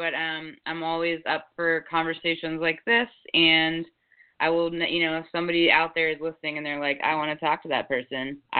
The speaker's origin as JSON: {"language": "English", "region": "New Jersey", "country": "United States", "tie": "born or raised there", "said": "I connected with from New Jersey on that kickball field in Boulder than I did the whole time I was growing up in New Jersey."}